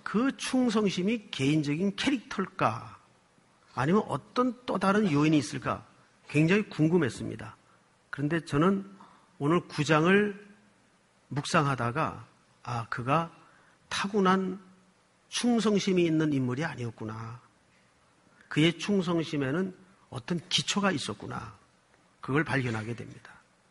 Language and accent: Korean; Gyeongsang, South Korea; 제가 출신이 경상도 출신이라 그런 쪽에 좀 기대하지 말라 그랬더니